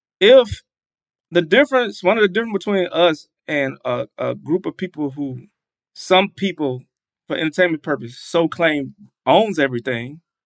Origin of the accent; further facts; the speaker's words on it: Atlanta, Georgia, United States; You know, I'm from Atlanta.